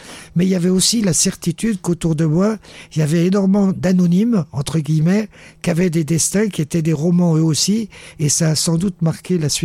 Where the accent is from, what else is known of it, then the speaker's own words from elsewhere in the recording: Paris, Île-de-France, France; born there; Non, je suis né à Paris d'une famille italienne.